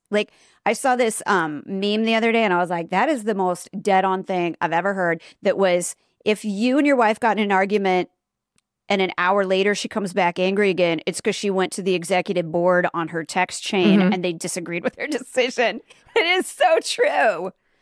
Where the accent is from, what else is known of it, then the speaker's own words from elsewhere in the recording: Midwest, United States; tornadoes are deep with us because we're from the Midwest. We grew up with those. We grew up with floods. We grew up with blizzards.